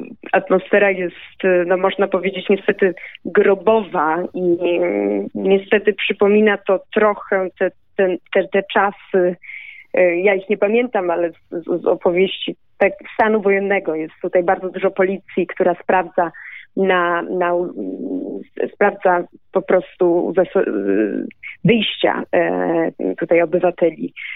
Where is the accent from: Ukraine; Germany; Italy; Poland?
Italy; Rome, Lazio; Ja jestem z Rzymu, także w Rzymie jeszcze ta fala północna, która jest bardzo inna.